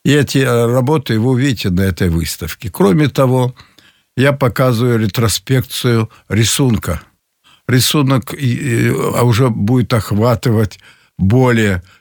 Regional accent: Petropavl, North Kazakhstan Region, Kazakhstan; А когда оказались в моем родном городе Петропавловске, в Казахстане, там голодно было, тяжело, мы уехали в колхоз

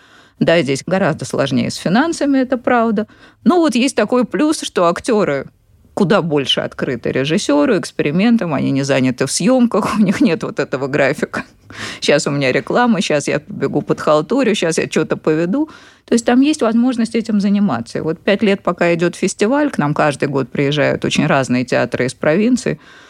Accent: Tashkent, Uzbekistan; Я сама из Ташкента, поэтому он, конечно, большой был город, там и театр оперы, и балета, и много.

